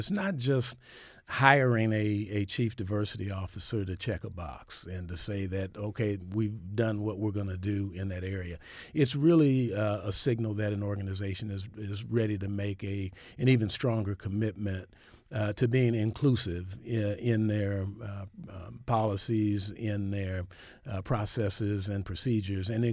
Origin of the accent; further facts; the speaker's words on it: Detroit, Michigan, United States; I grew up in Detroit, Michigan, right.